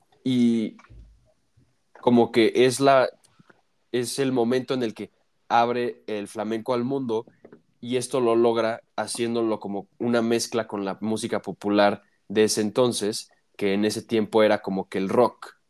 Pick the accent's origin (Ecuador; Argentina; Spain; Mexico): Mexico; ni nosotros que somos mexicanos sabemos algo de esa cultura.